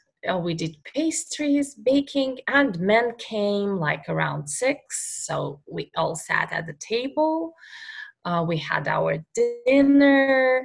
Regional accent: Baku, Azerbaijan; So I grew up in Baku. That's the capital of Azerbaijan. It's a country between Russia, Iran, and Turkey.

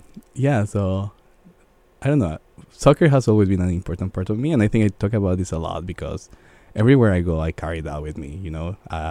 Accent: Guatemala City, Guatemala Department, Guatemala; I grew up in Guatemala City. I was fortunate enough that my family moved into a neighborhood that was kind of quiet and calm and family friendly.

